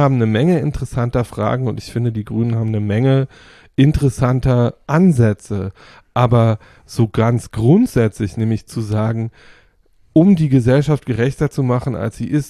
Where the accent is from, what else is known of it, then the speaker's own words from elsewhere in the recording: East Germany, Germany; Ich bin ja im Osten groß geworden